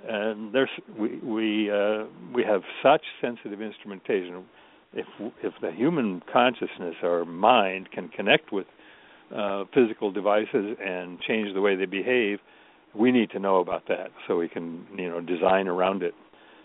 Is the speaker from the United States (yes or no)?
yes; Nebraska, United States; Well, I was born. I grew up in Nebraska